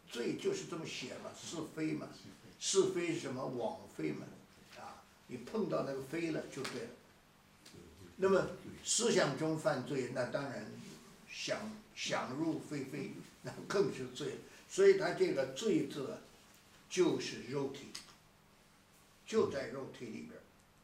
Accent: China; 所以我们中国人呢，这个在外国讲不通的。

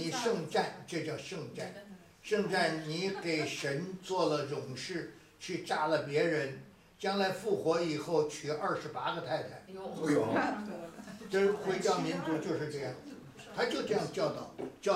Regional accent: China; 这不是这我们中国人是古时候的话，说你要不怕麻烦呢，你就买个表。这是四川话

